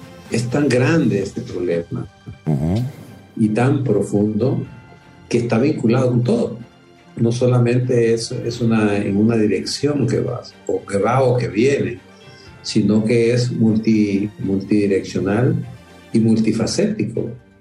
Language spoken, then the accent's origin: Spanish; Honduras; sobre todo nosotros como hondureños